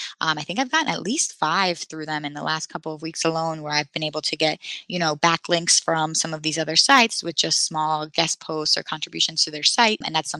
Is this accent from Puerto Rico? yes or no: yes; Puerto Rico; moved away; I'm from Puerto Rico originally.